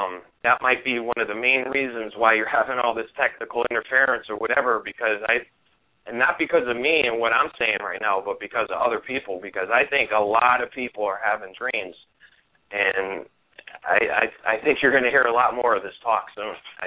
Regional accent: Connecticut, United States; But seeing that I am from Connecticut, I know you guys said you have something put together for Sandy Hook

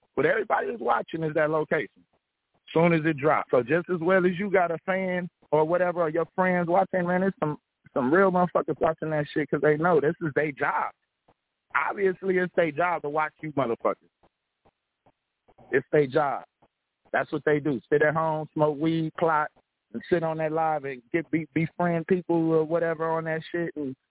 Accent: Los Angeles, California, United States; I'm from Crenshaw and Slauson, so I was born and raised on that side of town. L.A. is my stomping ground, bro.

